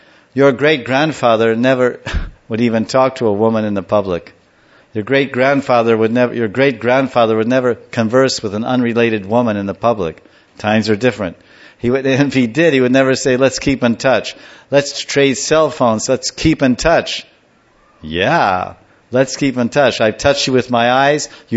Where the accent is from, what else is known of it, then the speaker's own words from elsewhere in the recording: United States; But I'm an American from 60 years.